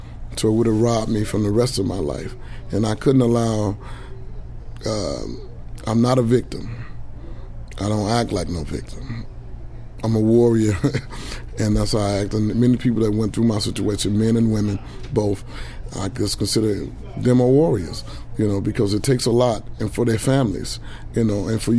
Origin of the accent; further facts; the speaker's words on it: United States; that's the blessed thing about being American and about the country we live in.